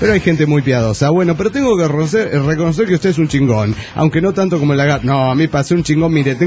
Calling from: Salt Lake City, Utah, United States; de Salt Lake City, Utah.

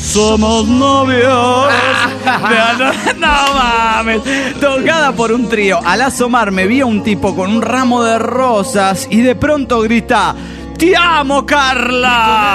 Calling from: Guadalajara, Jalisco, Mexico; de Guadalajara, Jalisco, México.

